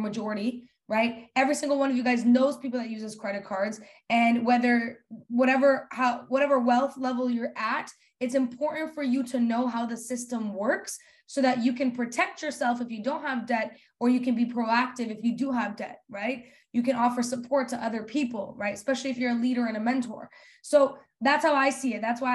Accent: Canada; It is more American based, which I am Canadian.

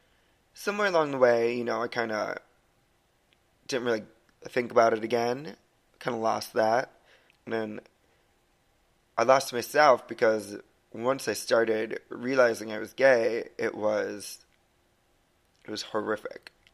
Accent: Port Washington, Wisconsin, United States; also born or lived in Grafton, Wisconsin; So, I was born in Port Washington, Wisconsin on March 17th, 1987. I was born to two wonderful parents … I'm the oldest of four. And We lived in Grafton for a short period of time, and I went to Grafton Elementary School

